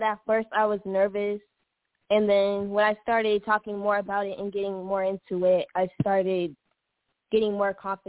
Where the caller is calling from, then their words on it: Fresno, California, United States; I'm calling from Fresno, California.